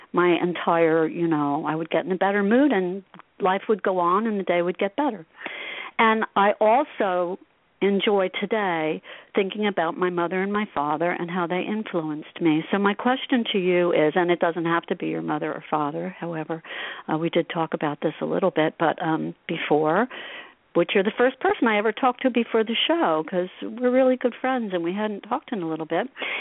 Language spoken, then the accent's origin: English; Asbury Park, New Jersey, United States; also born or lived in Allenhurst; I grew up in Asbury Park, and I also grew up in Allenhurst as well.